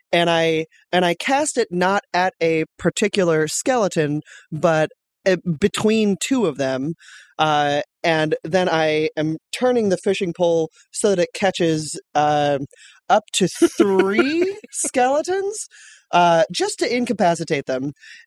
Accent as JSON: {"language": "English", "region": "Illinois", "country": "United States", "said": "Whatever, I'm from Illinois. It's fine."}